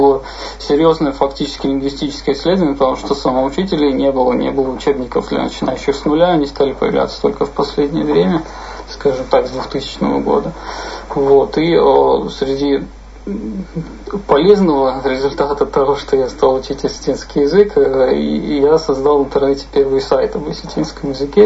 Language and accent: Russian; Vladikavkaz, North Ossetia–Alania, Russia; born there; Потом переехали во Владикавказ еще до революции. Я родился во Владикавказе, и как язык окружения, осетинский язык мне всегда был интересен.